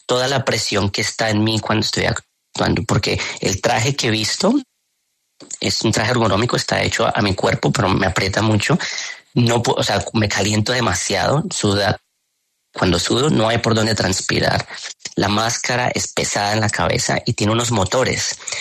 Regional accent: Colombia; de donde yo vengo, ¿no? De un barrio en formación y de las personas que están allí, mis padres, mis abuelos, mi familia, como queriendo salir adelante, ¿no? ¿Cómo salimos adelante? Que es esta gran meta que tenemos todos los colombianos

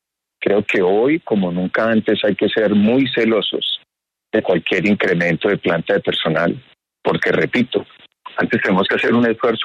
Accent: Pensilvania, Caldas, Colombia; Yo estoy aquí, por ejemplo, hoy en esta época de fin de año en mi pueblo, Pensilvania.

